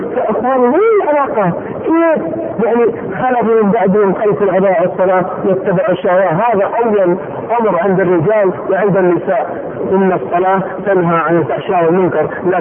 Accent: Saudi Arabia; من اطرف الاسر عندنا في السعودية

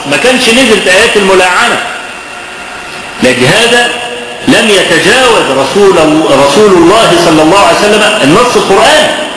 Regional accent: Kafr El Sheikh Governorate, Egypt; وزعلانين جدا جدا ان عندنا في كفر الشيخ

